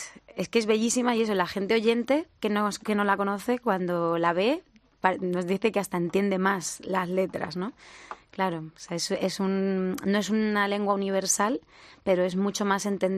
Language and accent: Spanish; Letur, Castilla-La Mancha, Spain; also born or lived in Albacete; yo soy nacida en Albacete, pero criada en un pueblo, en Letur.